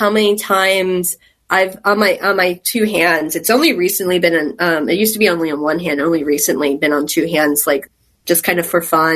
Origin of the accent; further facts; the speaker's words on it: Texas, United States; So I'm originally from Texas. So I went to Bastrop High School